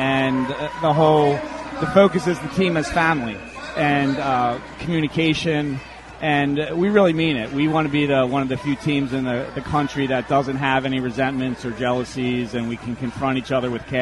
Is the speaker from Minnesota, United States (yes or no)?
no; Philadelphia, Pennsylvania, United States; Well, I'm from Philadelphia. I played high school basketball in the Catholic League of LaSalle, and I played Division III at Albright.